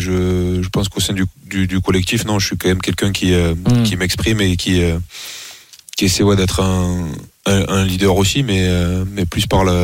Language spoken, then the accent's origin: French; Toulouse, Occitanie, France; born there; Je suis né à Toulouse même.